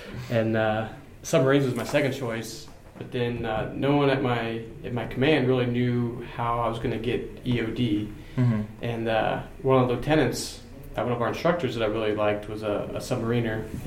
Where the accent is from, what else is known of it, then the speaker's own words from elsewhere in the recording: Portland, Oregon, United States; moved away as an adult; also born or lived in Bend, Oregon; I'm originally from Oregon. Spent the first 12 years of my life in Portland and moved to Bend.